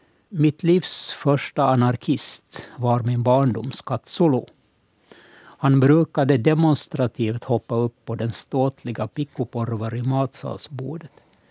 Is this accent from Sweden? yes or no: no; Turku, Southwest Finland, Finland; Ja, alltså som åbobo så har jag ju ingen dialekt, utan det är ju mera sån här standardsvenska.